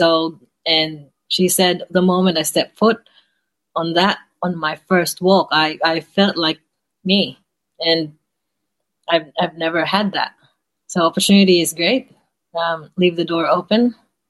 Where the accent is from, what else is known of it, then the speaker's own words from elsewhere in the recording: Iloilo, Western Visayas, Philippines; I grew up in Iloilo